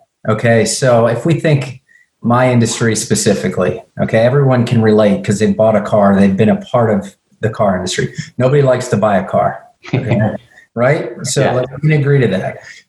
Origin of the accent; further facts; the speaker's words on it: United States; I mean, as an American, you know, I just never thought that things like this would happen.